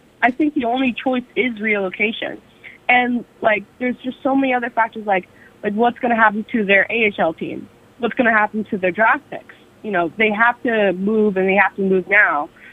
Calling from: Natick, Massachusetts, United States; Today, I'm calling from Natick, Massachusetts.

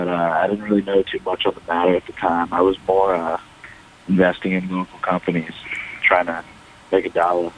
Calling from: Baltimore, Maryland, United States; from Baltimore, and I'm here because I bought a Donald Trump NFT.

